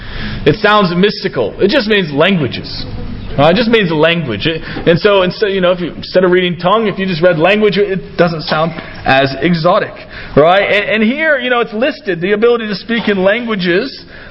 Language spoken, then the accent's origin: English; United States; It came from America, which I'm American, so I can say that.